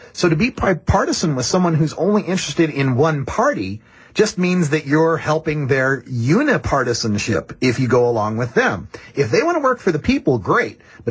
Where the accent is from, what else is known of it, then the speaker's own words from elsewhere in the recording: Idaho, United States; I grew up in Idaho. You know, I didn't have a whole lot of chance to meet a whole bunch of celebrities in Idaho.